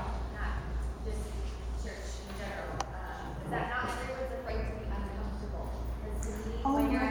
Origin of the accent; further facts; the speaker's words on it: Phoenix, Arizona, United States; I'm from Phoenix. I have four kids.